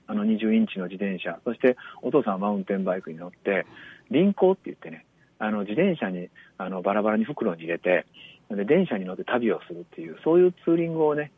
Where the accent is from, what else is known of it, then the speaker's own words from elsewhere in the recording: Uji, Kyoto, Japan; now in Miyama, Japan; 私は実はですね、出身が京都府の宇治市になるんですよ。